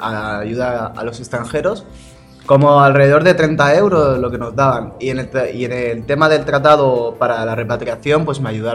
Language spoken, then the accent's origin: Spanish; Spain; como siendo español, lo primero que hay es una extorsión.